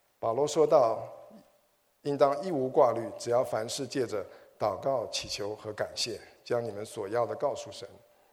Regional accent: China; 我们可以了解我们中国人的思维哈。

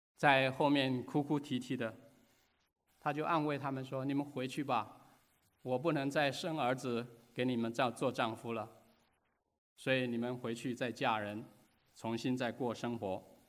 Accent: China; 我们中国人所说的嫁鸡随鸡，嫁狗随狗，有点相似啊。

